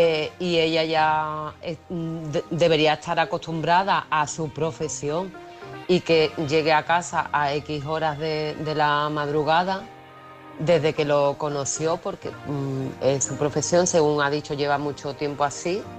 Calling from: Seville, Andalusia, Spain; de Sevilla.

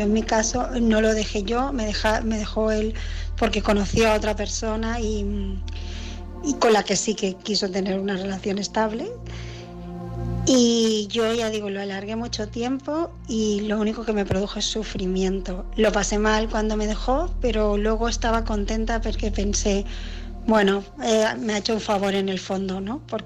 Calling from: Barcelona, Catalonia, Spain; de Barcelona

